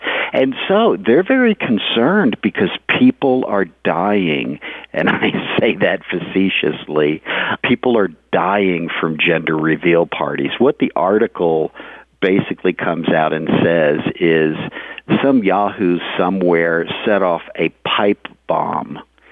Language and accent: English; the South, United States; and I'm from the South, so.